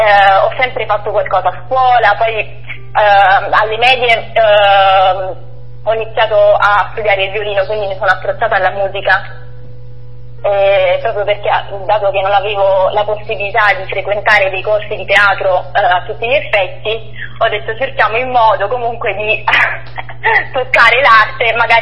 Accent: San Michele Salentino, Apulia, Italy; Io sono pugliese, vengo da un paesino molto piccolo della provincia di Brindisi.

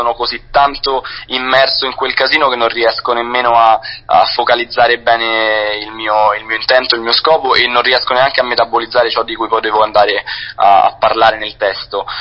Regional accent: Brescia, Lombardy, Italy; perché io sono nato e cresciuto a Brescia, e in Valtrompia

